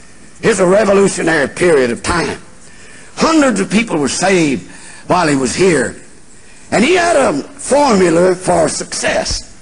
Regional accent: the South, United States; But I was raised in the South, my brother and I, on a farm.

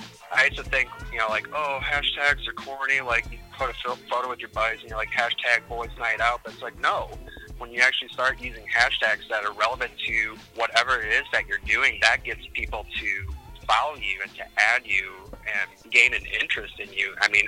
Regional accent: Michigan, United States; and of course I'm from Michigan originally, so, you know, the lakeshore effect in the summers there, the heat gets pretty gnarly.

